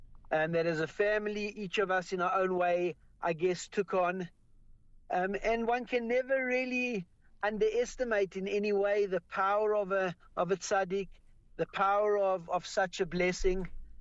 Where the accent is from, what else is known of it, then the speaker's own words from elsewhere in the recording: South Africa; I was from South Africa. I'd come for a blessing.